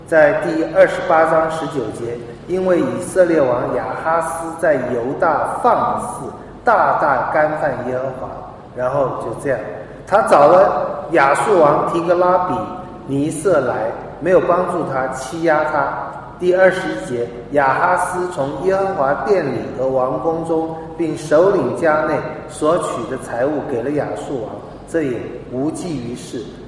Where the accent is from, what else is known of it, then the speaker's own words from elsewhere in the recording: Taiwan; 但我们台湾人基本上没有安全感